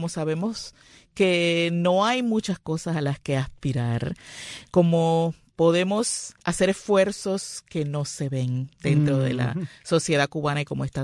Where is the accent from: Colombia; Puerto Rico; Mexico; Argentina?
Puerto Rico; San Juan; also born or lived in Carolina; Y me crié entre Santurce, la ciudad de los cangrejeros, para los que conocen mi Isla del Encanto, y Country Club, que es una urbanización de Carolina. Ahí fue que me formé. Todos mis estudios los hice allí.